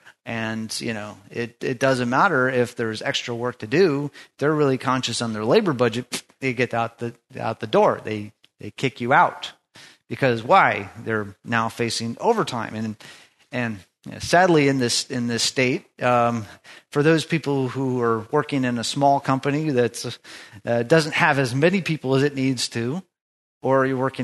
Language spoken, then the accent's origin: English; Alaska, United States; When, you know, my friends, when I was growing up in Alaska, you know, they love to go fishing